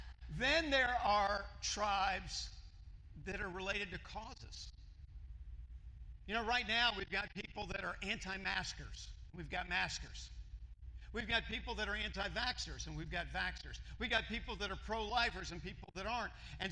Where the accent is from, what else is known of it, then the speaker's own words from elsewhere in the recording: United States; There's nationalism. I'm an American, and I tend to be patriotic and loyal, especially when the Olympics are on.